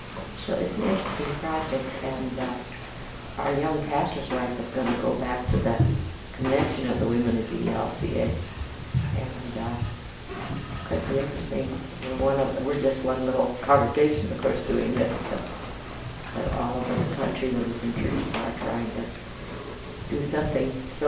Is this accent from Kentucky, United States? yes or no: no; Sonora Beach, California, United States; I come from California, Sonora Beach, and we're right near the migrant population.